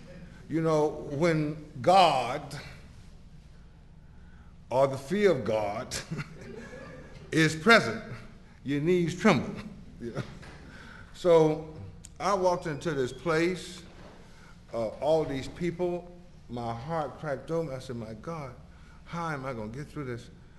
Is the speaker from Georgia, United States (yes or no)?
yes; Atlanta, Georgia, United States; born there; I want you to know that I was born here in Atlanta, Georgia, a long, long time ago.